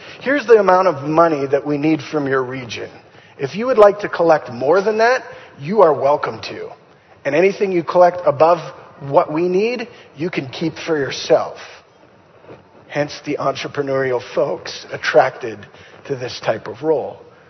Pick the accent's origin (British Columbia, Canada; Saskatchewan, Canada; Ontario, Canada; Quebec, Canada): Saskatchewan, Canada; It was one of my favorite things to do as a kid growing up in Saskatchewan.